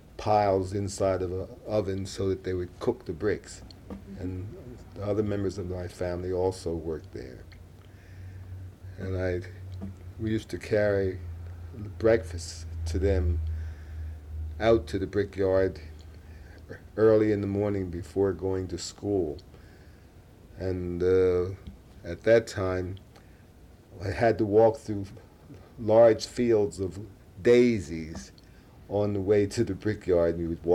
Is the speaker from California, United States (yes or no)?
no; Wilmington, Delaware, United States; Well, I was born in Wilmington, Delaware in 1916, on the east side of Wilmington.